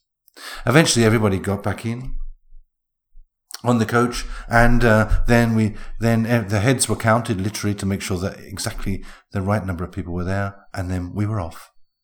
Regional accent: England, United Kingdom; Maybe this is me being very English, but I feel so much more comfortable when there's platform 1, 2, 3, 4, 5, 6, and 7.

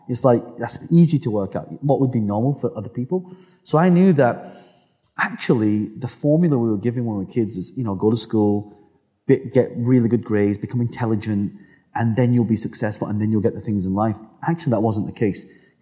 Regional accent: England, United Kingdom; born there; No, I was born in England. I was born in England, but my parents, they came from Hong Kong. So though they call me a BBC, a British-born Chinese.

